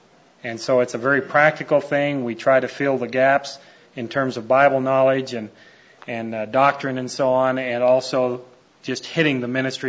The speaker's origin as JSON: {"language": "English", "country": "Canada", "said": "I'm a Canadian."}